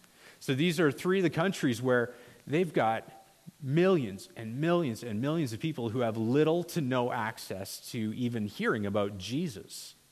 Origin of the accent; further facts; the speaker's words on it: Edmonton, Alberta, Canada; my wife and I, we grew up in Edmonton, and grew up at a church there, and we eventually moved off to Langley, BC